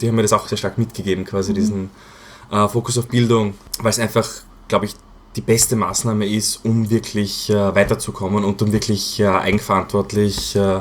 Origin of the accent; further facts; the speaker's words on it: Graz, Styria, Austria; ich bin in Graz aufgewachsen, ich habe in Graz dann auch meinen Bachelor gemacht in BWL